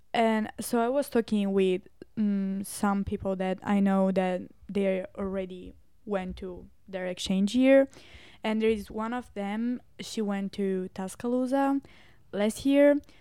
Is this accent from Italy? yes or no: yes; Italy; English is a second language; Where are you from? And I was like, hi, I'm from Italy.